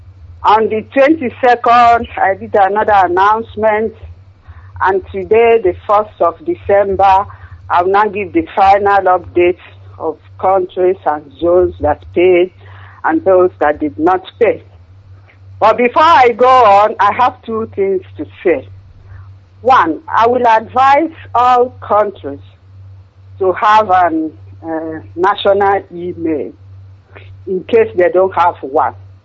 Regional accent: Arochukwu, Abia, Nigeria; now in Germany; I'm from Achari Hechiowa in Arochukwu, in Biafra land.

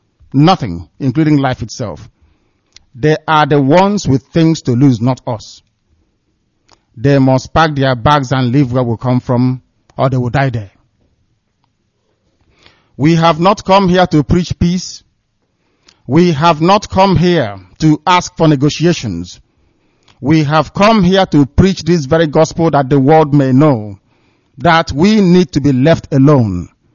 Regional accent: Ibeku, Abia, Nigeria; I am from Isiama Faruku Ibeku. In Biafra land, I welcome each and every one of you.

